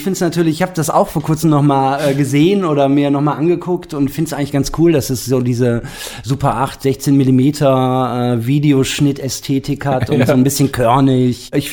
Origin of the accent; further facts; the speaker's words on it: Düsseldorf, North Rhine-Westphalia, Germany; Ich komme aus Düsseldorf.